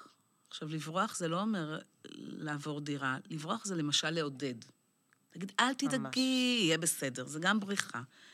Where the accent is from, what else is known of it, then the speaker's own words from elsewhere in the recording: Jerusalem, Jerusalem District, Israel; אני גם מירושלים, אז יש לנו חמולות